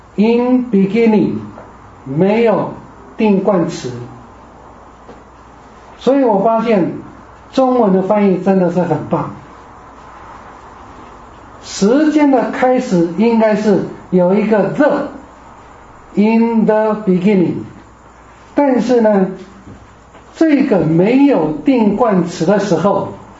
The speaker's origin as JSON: {"language": "Chinese", "country": "China", "said": "就是我们中国人来看，知道说，它的次序应该是这样"}